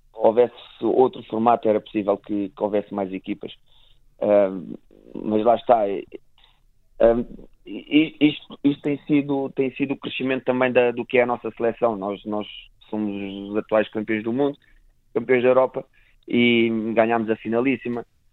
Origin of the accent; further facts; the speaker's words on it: Portugal; Para nós, enquanto atletas e amantes da modalidade, enquanto portugueses